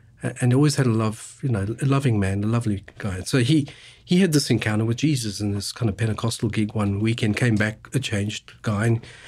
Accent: South Africa; I mean, I was born in South Africa, racist apartheid South Africa, Jewish kid, so Jewish family, very at odds with the old South African experience, but had to go through school

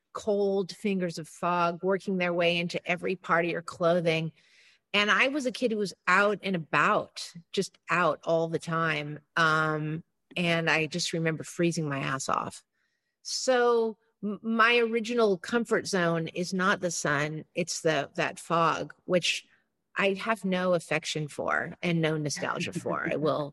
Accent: San Francisco, California, United States; This is City Arts and Lectures, San Francisco based. And I grew up in the Sunset District, which is not very sunny, despite its name.

